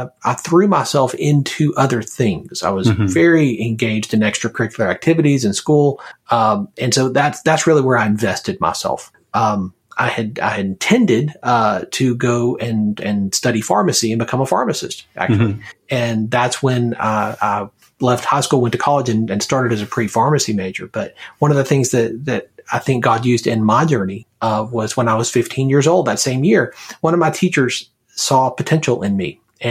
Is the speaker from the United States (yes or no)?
yes; Alabama, United States; So I grew up actually in Alabama, outside of Birmingham, and mm-hmm. grew up with both parents in my home.